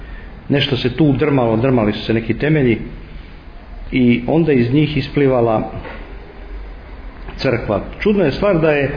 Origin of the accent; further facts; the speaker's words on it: Belgrade, Serbia; ja sam odrastao u Beogradu